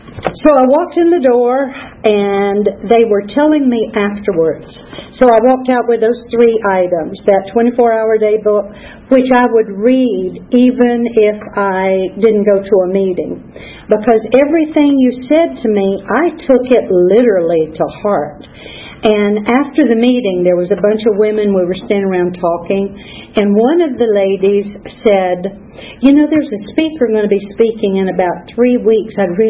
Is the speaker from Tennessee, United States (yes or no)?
no; Sand Mountain, Alabama, United States; born there; I was born on Sand Mountain, Alabama. That's rural, northeast corner.